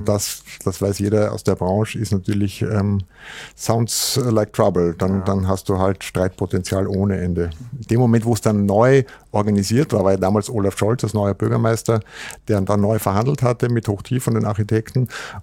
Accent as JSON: {"language": "German", "region": "Vienna", "country": "Austria", "said": "ich bin Wiener, sozusagen durch und durch in drei Generationen"}